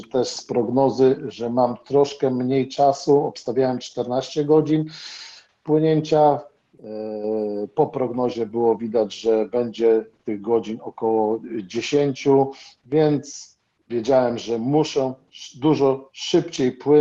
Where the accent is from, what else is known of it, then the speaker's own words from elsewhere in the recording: Gdańsk, Pomeranian Voivodeship, Poland; born there; also born or lived in Rumia; Ja urodziłem się w Gdańsku, potem przeprowadziłem się do Rumi. Teraz mieszkam w Gdyni.